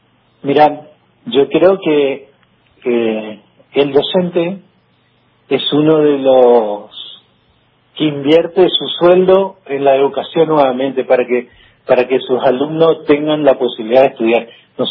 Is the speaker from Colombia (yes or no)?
no; Campo Grande, Misiones, Argentina; soy de Campo Grande, a 100 kilómetros del alcance, ¿no es cierto?